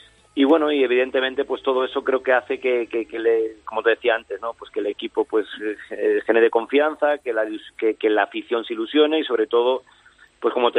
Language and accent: Spanish; Vigo, Galicia, Spain; moved away as an adult; me fui con 18 de Vigo y llevo más años fuera de Andalucía. Tengo 37, pues, perdón, fuera de Galicia, ¿no?